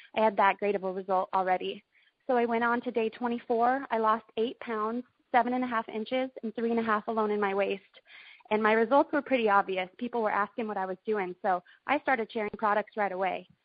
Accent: Roseburg, Oregon, United States; now in Florida, United States; I grew up in Roseburg, Oregon. I had a very active childhood.

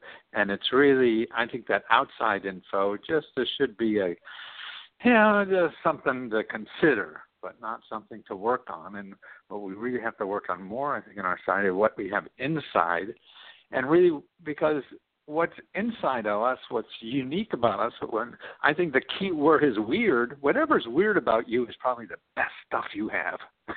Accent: Wilkes-Barre, Pennsylvania, United States; Yeah, I was a short, fat kid growing up in Wilkes-Barre, Pennsylvania.

